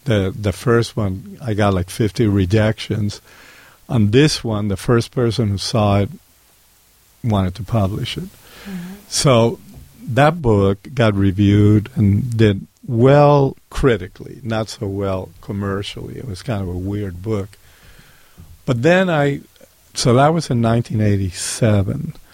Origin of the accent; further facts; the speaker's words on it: Cuba; now in United States; I'm an American lover of the way things are here as compared to the way things were in Cuba. So to me, it wasn't like a big move because I had gone to an American prep school.